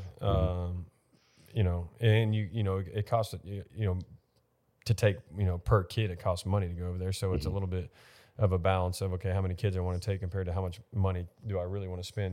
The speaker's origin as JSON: {"language": "English", "region": "Texas", "country": "United States", "said": "especially like when I came from Texas, we couldn't do anything with them in the summer."}